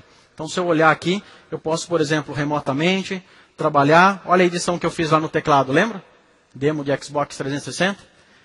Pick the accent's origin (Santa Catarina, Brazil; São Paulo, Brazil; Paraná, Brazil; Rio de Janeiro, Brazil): São Paulo, Brazil; Sorocaba; talvez eu não seja daqui. Eu sou de Sorocaba, eu sou perdido.